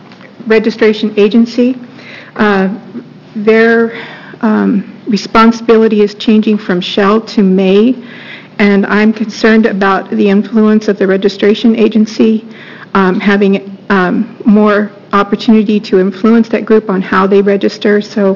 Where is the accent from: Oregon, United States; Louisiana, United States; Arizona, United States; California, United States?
Oregon, United States; Gresham; I'm from Gresham, Oregon